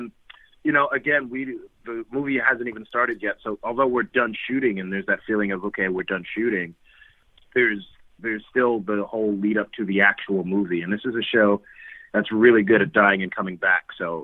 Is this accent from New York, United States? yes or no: yes; Brooklyn, New York, United States; which is my hometown. I'm from Brooklyn.